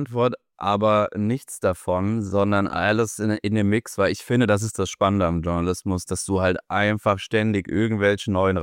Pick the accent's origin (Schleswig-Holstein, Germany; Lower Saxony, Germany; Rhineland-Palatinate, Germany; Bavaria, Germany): Rhineland-Palatinate, Germany; in meinem Heimatdorf, bei meinem Heimatverein. In der Bezirksliga FSV Sauerland Derby gegen den Nachbarort FSV Niederolm.